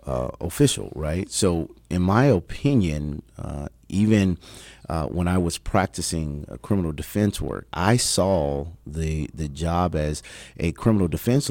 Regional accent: Kansas City, Kansas, United States; Grew up, born and raised in Kansas City, Kansas, Wyandotte County, true dot. I love the dot.

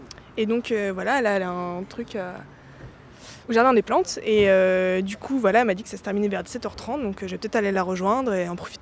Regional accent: Nantes, Pays de la Loire, France; Ouais, je suis nantaise.

